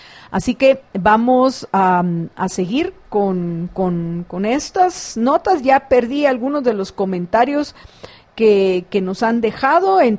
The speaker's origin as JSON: {"language": "Spanish", "country": "Guatemala", "said": "impuestos de nosotros, los guatemaltecos, quienes pagamos impuestos en Guatemala"}